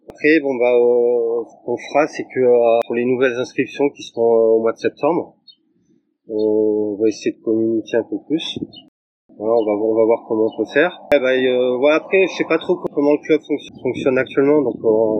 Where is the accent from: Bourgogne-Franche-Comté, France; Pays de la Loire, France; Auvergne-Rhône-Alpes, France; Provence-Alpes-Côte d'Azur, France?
Provence-Alpes-Côte d'Azur, France; Saint-Chaffrey; now in Saint-Martin-de-Queyrières, France; je suis de Saint-Chaffray. J'habite maintenant donc sur la commune de Saint-Martin-de-Querrère à Presles